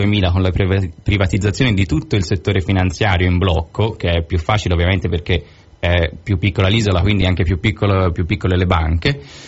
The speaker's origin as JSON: {"language": "Italian", "town": "Florence", "region": "Tuscany", "country": "Italy", "said": "Ora io sono di Firenze, insomma, ho detto, non sono poi così diversi."}